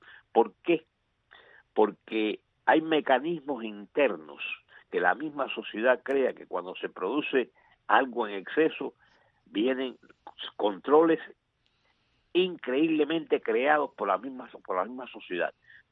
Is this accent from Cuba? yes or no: yes; Cuba; moved away as an adult; now in United States; yo soy cubano, salí de Cuba a los 28 años.